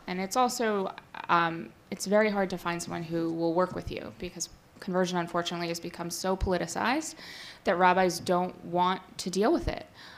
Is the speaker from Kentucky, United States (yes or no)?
no; Rochester, New York, United States; Rochester, New York. Very, very rural Rochester.